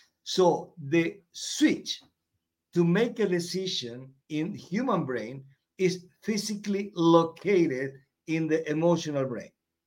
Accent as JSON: {"language": "English", "country": "Argentina", "tie": "born or raised there", "second_language": "English", "moved": "as an adult", "lives_now": "Europe", "said": "Just in a nutshell, born and raised in Argentina."}